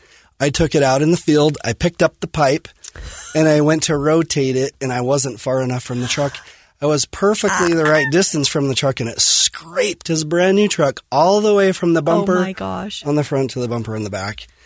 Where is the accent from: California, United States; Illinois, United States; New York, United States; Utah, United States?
Utah, United States; Fillmore; Sure. Yeah, I grew up in Fillmore, Utah, on a farm, and dairy farm, crop farm, and loved Millard High School.